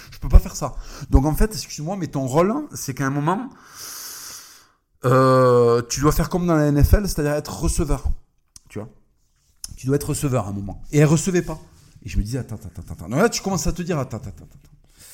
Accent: Toulouse, Occitanie, France; Donc j'avais passé les 2 derniers mois de l'année chez moi à Toulouse.

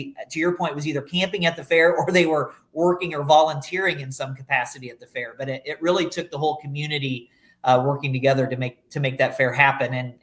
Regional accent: Iowa, United States; small town Iowa, I grew up here in Iowa.

